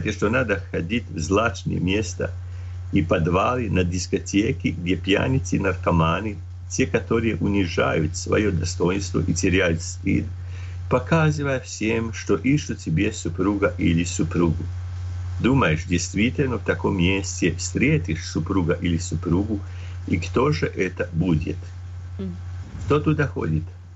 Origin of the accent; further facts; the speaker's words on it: Croatia; Russian is a second language; я из Хорватии, лекар, в школе учил русский язык, и так еще не забил совсем